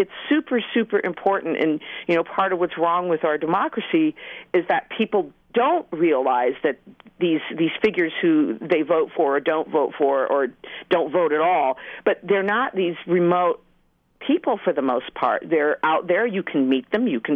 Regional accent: San Diego, California, United States; I'm writing a book that's set in San Diego, which is my hometown and where I recently returned a couple of years ago to live.

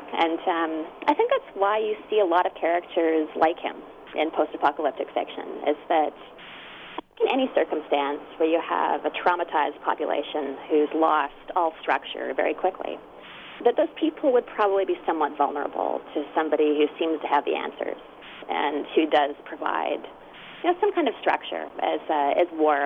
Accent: Western Canada, Canada; when I was a kid growing up in Western Canada, we got two TV stations.

